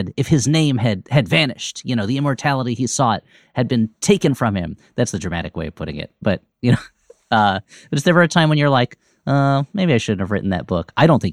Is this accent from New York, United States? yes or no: yes; New York, United States; I grew up in the New York area, and I lived in New York for a number of years.